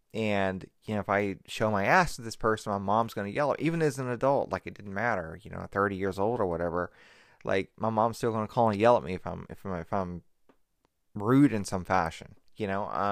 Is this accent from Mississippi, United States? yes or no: yes; Mississippi, United States; Like, I'm originally from Mississippi, from rural Mississippi. My county had like 12,000 people in it, total, the whole county.